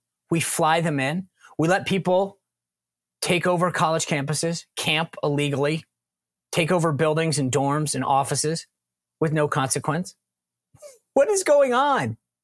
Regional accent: Rhode Island, United States; I grew up in Rhode Island. It's about 1 million people.

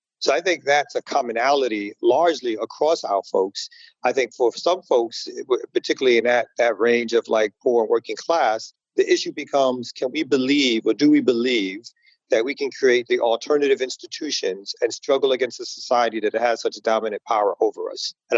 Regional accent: Brooklyn, New York, United States; now in Atlanta, United States; No, originally I'm from Brooklyn. So Brooklyn is where I started organizing, where I got politicized

